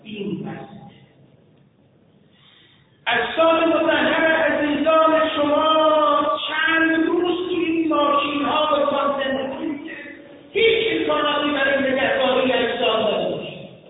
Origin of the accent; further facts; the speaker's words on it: Iran; موقعی که متوجه میشد من ایرانی هستم